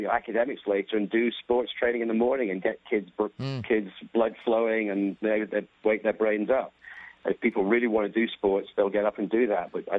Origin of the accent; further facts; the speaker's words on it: United Kingdom; as you can probably tell, I'm British.